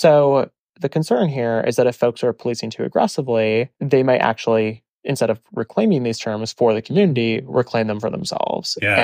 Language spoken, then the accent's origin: English; Midwest, United States; But growing up in the Midwest, we had both.